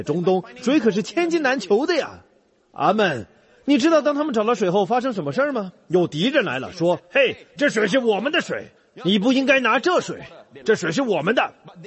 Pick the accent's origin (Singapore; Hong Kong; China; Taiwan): Singapore; 我们新加坡人会这样说，你要小心，若不警觉，别人便会爬到你头上，其他人就会胜过你。